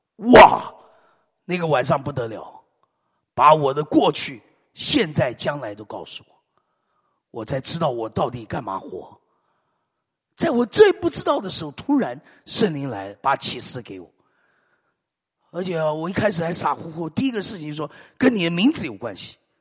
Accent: Taiwan; 以前中国关我什么事啊？我台湾生的呀，中国关我什么事？地理课本念过，关我啥事？我台湾人。

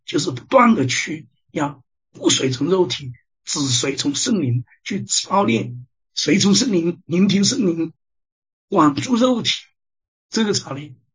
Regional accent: China; now in Canada; 就像我们移民，我们从中国来到了加拿大

